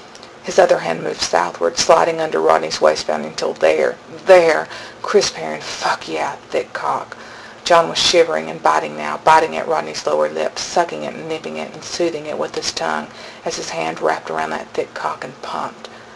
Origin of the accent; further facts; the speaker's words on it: Tennessee, United States; accent: southern; Disclaimer. I'm from Tennessee. I have a southern accent.